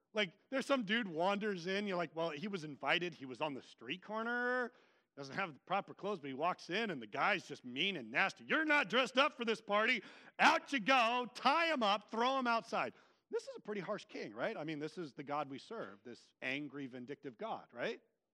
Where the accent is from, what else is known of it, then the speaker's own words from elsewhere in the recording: Vacaville, California, United States; in my hometown of Vacaville, there was one Christian elementary school called the Christian Academy.